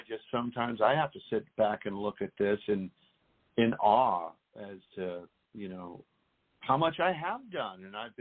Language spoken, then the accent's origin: English; California, United States; Well, I'm a native Californian. I was born in San Francisco and raised just south of San Francisco on the peninsula.